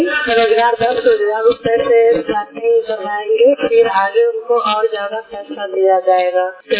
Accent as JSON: {"language": "Hindi", "town": "Lalganj", "region": "Bihar", "country": "India", "said": "है और मैं लालगंज प्रखंड के पूर्णिया पंचायत के निवासी हूँ।"}